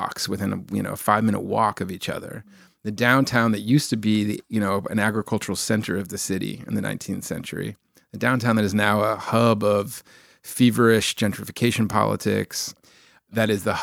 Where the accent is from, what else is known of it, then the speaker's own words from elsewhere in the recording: Los Angeles, California, United States; Yeah, born and raised on the West Side, and I very much grew up in that tradition.